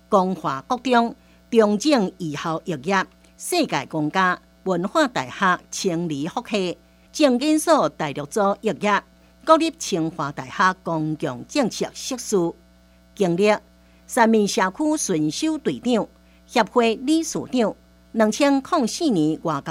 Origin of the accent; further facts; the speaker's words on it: Hsinchu, Taiwan; 我的求学过程差不多都在新竹度过，成为社会新鲜人了后，也基于对家乡的认同而留在德科